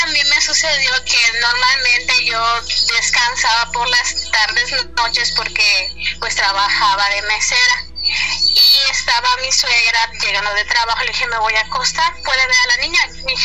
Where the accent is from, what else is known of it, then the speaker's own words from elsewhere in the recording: Mérida, Yucatán, Mexico; yo soy de aquí de Mérida y normalmente aquí abundan mucho los relatos.